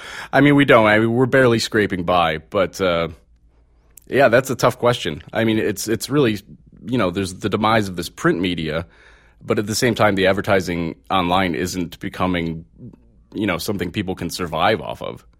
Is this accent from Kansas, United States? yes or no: no; Buffalo, New York, United States; Moved back to Buffalo, my hometown, in 2004, and I found The Beast.